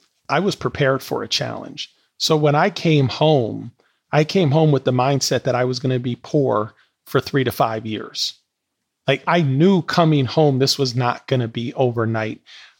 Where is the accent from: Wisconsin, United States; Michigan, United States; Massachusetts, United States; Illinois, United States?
Wisconsin, United States; because I knew I'm from Wisconsin and I was going to have to take public transportation.